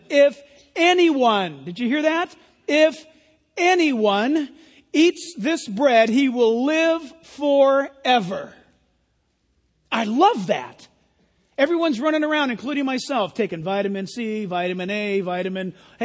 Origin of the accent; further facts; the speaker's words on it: California, United States; When I grew up in Orange County, we used to be able to ride our bikes all over the place to the beach, to Irvine Park